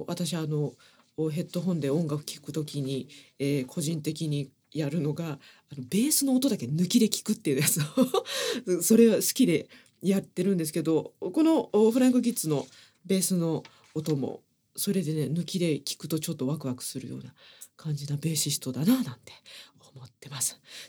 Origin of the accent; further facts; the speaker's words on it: Kansai, Japan; 実は私たち関西人はイカ天見れなかったんです。